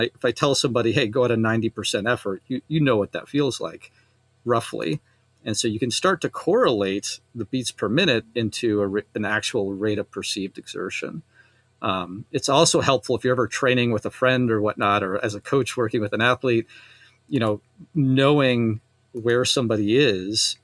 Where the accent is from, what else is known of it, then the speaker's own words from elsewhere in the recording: Switzerland; also born or lived in United States; I grew up in Switzerland